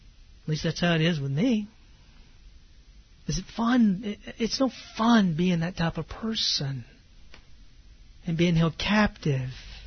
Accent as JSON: {"language": "English", "region": "the South", "country": "United States", "tie": "born or raised there", "said": "I knew the gospel message. I grew up in the South."}